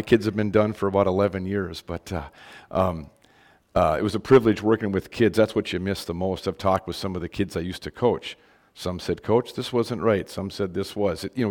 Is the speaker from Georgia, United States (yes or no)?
no; Dickey, North Dakota, United States; I'm from the Dickey area. I live about 5 miles south of Dickey. Grew up on the farm there.